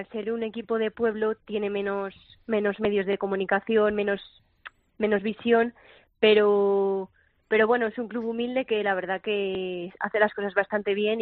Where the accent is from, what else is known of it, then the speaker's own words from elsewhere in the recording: Valladolid, Castile and León, Spain; No, somos de Valladolid, vamos 9 personas.